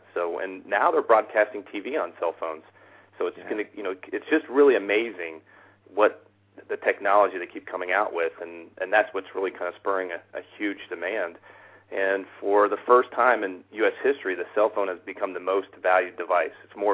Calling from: Cincinnati, Ohio, United States; I'm actually in Cincinnati, Ohio.

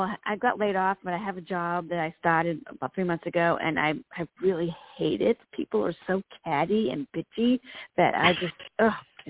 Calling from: Virginia, United States; Virginia.

